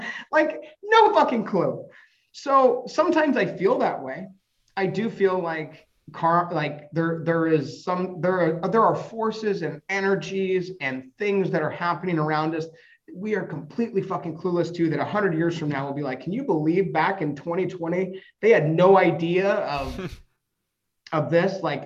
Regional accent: Chico, California, United States; I grew up in Chico. My company was in Chico. You know, my life was basically spent in Chico, which is, you know, 3 hours from the Valley.

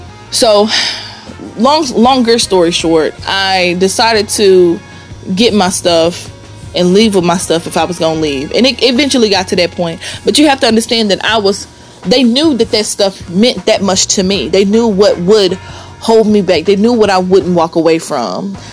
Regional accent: Biloxi, Mississippi, United States; In Hurricane Katrina, I was on the Gulf Coast. I grew up there in Biloxi, Mississippi, Biloxi, Gulfport.

